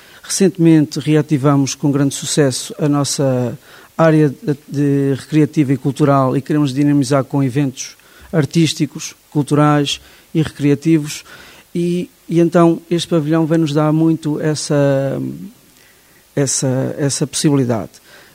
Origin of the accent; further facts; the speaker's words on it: Valega, Aveiro, Portugal; sou de Valga, sou professor primário